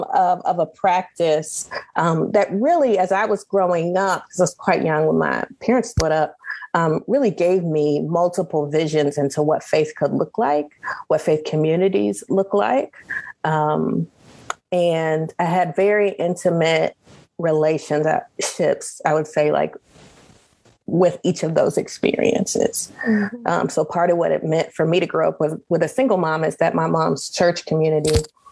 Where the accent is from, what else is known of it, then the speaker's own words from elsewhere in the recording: Kansas City, Missouri, United States; also born or lived in Chicago; So I grew up in Kansas City, Missouri, after having been born just outside Chicago.